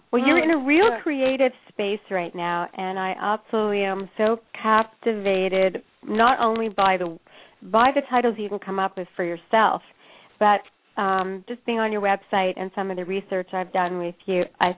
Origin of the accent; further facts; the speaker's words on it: Canada; I think our backgrounds were similar, but I'm from Canada.